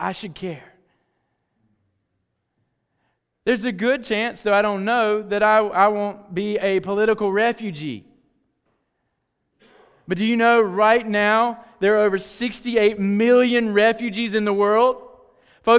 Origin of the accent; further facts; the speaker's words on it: Kannapolis, North Carolina, United States; my experience as an American growing up in Kannapolis, North Carolina